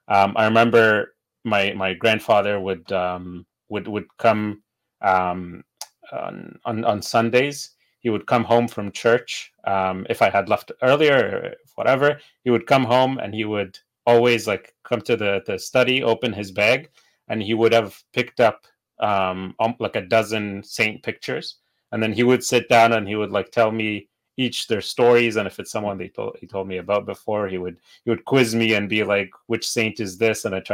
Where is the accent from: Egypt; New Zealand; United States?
Egypt; I was born in Egypt, which is the Coptic Orthodox Church. And in Egypt, we are Copts are a minority, I believe less than 8%.